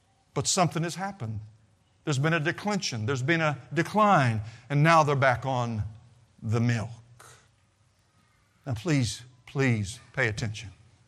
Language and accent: English; Missouri, United States; growing up in the Ozarks of the southwest part of Missouri, I used to swim a lot in rivers.